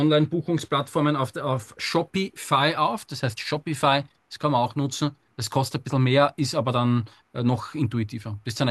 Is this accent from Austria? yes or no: yes; Austria; Also bei uns in Österreich heißt das halt betriebliche Erste-Helfer.